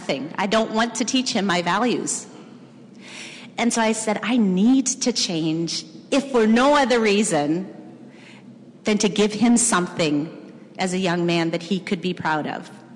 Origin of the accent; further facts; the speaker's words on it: South Africa; I grew up in South Africa in apartheid